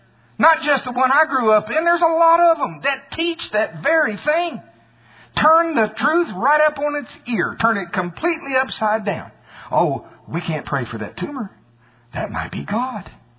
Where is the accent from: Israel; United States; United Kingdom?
United States; You can tell I'm from Pottawatomie County.